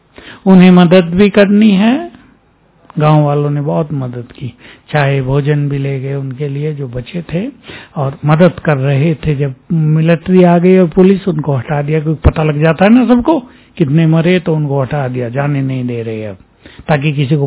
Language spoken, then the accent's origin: Hindi; Muzaffarnagar, Uttar Pradesh, India; अभी रेलवे हादसा हो गया ना मुजफ्फरनगर, हमारा नेटिव प्लेस है इसलिए ज्यादा समाचार मालूम हुए।